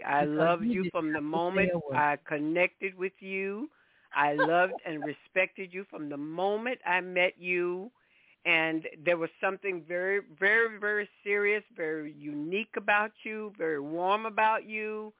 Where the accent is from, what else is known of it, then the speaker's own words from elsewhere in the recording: Mullins, South Carolina, United States; born there; I was born in Mullins.